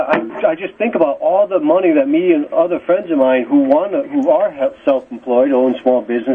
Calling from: Bridgeport, Connecticut, United States; I am from Bridgeport, longtime listener

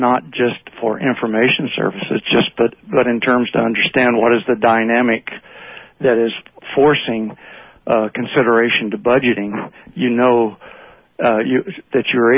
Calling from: Portland, Oregon, United States; Portland.

